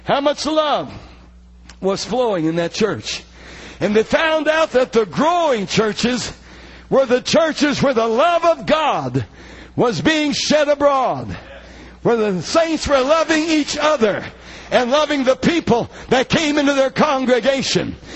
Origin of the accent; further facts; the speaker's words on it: United States; You know, as an American